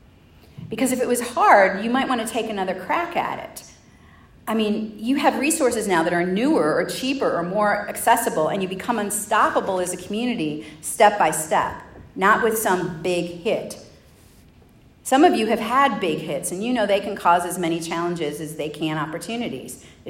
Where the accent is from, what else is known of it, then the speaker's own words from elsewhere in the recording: Chicago, Illinois, United States; I'm from Chicago. Can't tell you how many people call me on a regular basis and ask me if I've been shot this week.